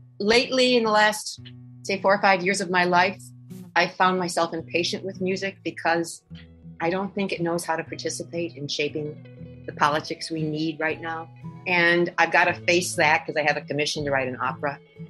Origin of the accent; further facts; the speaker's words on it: United States; which assured me that I'm American.